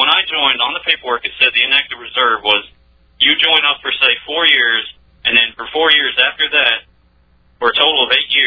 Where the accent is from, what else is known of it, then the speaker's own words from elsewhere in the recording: Arkansas, United States; there was actually more of a Mexican population in my hometown in Arkansas.